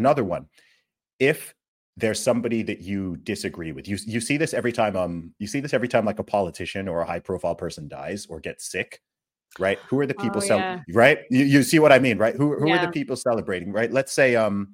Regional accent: Nigeria; I'm Nigerian. I'm Igbo, even more specifically

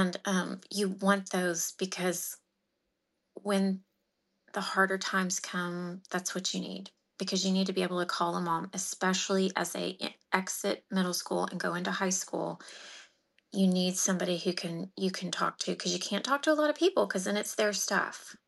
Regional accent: Amarillo, Texas, United States; now in Dallas, United States; I see this more in Dallas. I grew up in Amarillo.

